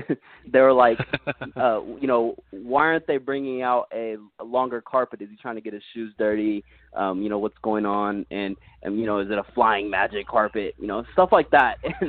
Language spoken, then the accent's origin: English; United States; born there; I was born in the United States, so it's still funny to me.